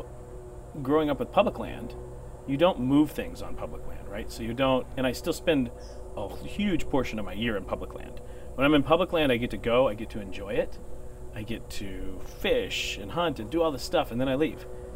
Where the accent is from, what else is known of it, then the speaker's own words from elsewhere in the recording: Texas, United States; there's a sense of responsibility as a Texan and as a landowner, and particularly as a bootstrap Texan, to go out and do that stuff yourself.